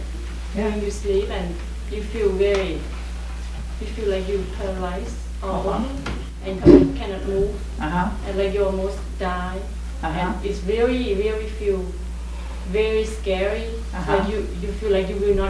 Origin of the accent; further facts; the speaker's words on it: Thailand; but I came from Thailand